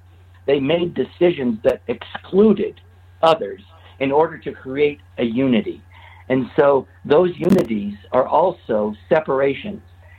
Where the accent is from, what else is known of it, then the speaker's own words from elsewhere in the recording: New York, United States; I was raised in the New York area in the 60s, and believe New York was the center of the universe, man.